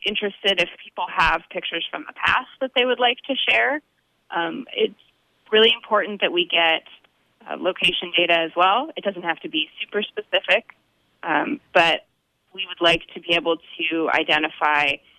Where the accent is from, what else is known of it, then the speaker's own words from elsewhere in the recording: Idaho, United States; I grew up out in Idaho in a hunting family, and my dad puts out a camera at his gut pile as well.